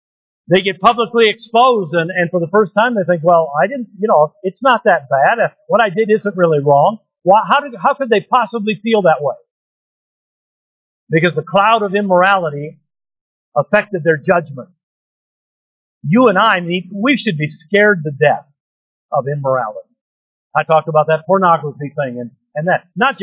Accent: United States; As patriotic and as American as I am, it makes me nervous to see our military being used against our own people.

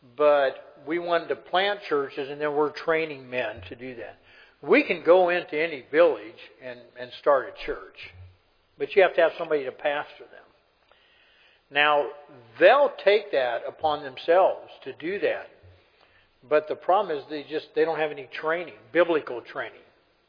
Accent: United States; You know, I'm American. We're used to things happening.

